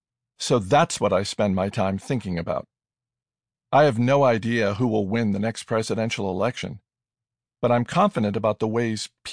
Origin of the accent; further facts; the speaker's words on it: Lake Tahoe, California, United States; I grew up ski racing in Lake Tahoe. I was on the Squaw Valley ski team